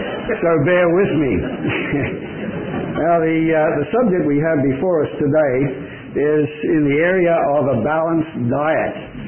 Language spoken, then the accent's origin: English; Sydney, New South Wales, Australia; accent: Australian; moved away as an adult; also born or lived in Colombia; I have a bit of an accent, and that's because I come from Australia. I grew up in the assemblies in Sydney and commanded to the Lord's work in Colombia as a missionary in 1968, and spent 20 years there.